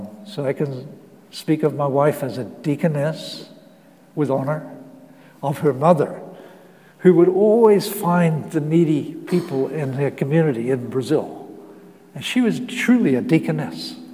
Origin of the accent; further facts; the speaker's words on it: Dunedin, Otago, New Zealand; You know, my city of Dunedin, where I grew up in New Zealand